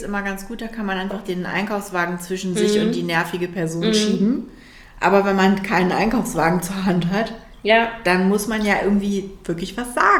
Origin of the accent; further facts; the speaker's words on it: Northern Germany, Germany; aus dem Norden